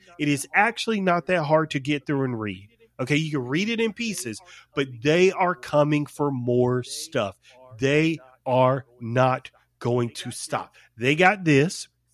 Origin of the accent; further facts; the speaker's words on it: the South, United States; I'm from the South, so I said it the best I could